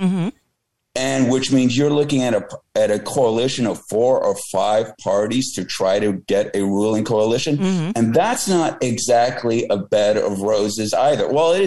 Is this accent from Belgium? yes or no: yes; Belgium; Belgium had my home country, Belgium didn't have a government for 571 days.